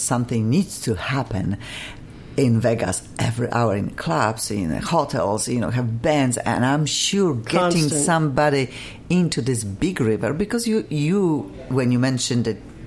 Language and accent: English; Poland; moved away as an adult; when I was straight from Poland, oh my gosh, spending even $5-7, I cried when I lost.